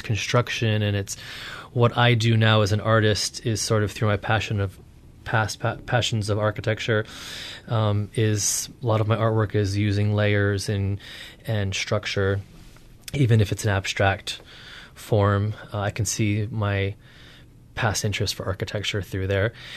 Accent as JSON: {"language": "English", "region": "Rhode Island", "country": "United States", "tie": "born or raised there", "moved": "as an adult", "lives_now": "Greenwich, United States", "said": "Rhode Island."}